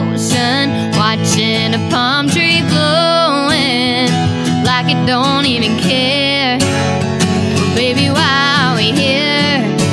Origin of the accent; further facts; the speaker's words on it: Virginia Beach, Virginia, United States; That one, I grew up around Virginia Beach area and going on vacation in the Carolinas on the East Coast.